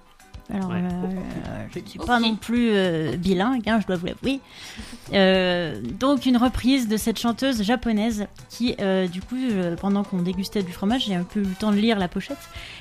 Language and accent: French; Dole, Bourgogne-Franche-Comté, France; Moi, j'ai grandi à Dole, mais ce vin vient d'Arbois.